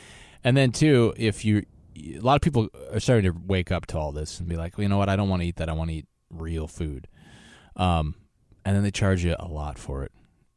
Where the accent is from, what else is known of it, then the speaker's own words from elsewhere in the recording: Wisconsin, United States; And then also just because I grew up in Wisconsin, dairy capital, right?